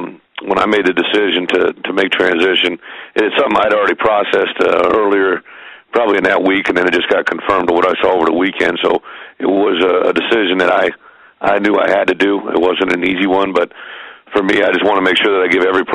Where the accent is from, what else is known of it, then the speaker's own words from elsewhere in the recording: Illinois, United States; also born or lived in Iowa; now in Wisconsin, United States; I'm from Illinois and played at Iowa and live in Wisconsin, so I've kind of been in the Midwest